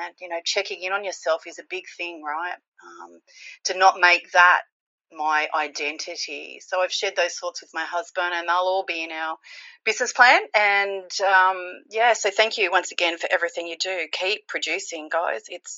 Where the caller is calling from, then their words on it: Sydney, New South Wales, Australia; Hey, Sarah Nippy … from Sydney, Australia. We've spoken before. Nippy, I know you like my accent.